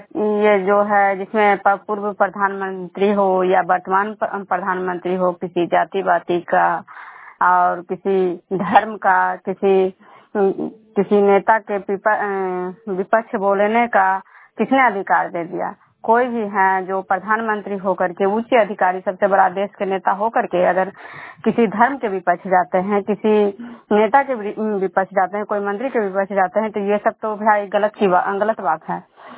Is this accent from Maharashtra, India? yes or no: no; Khajra, Bihar, India; मैं विष्णुपुर ग्राम खजरा पंचायत नालंदा जिला नगर नवसा प्रखंड के निवासी हूँ।